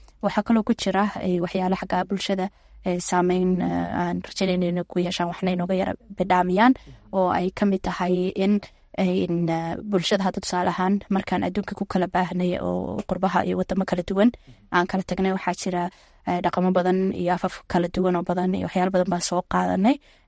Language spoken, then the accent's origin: Somali; Minnesota, United States; waxaan ka imaaday gobolka Minnesota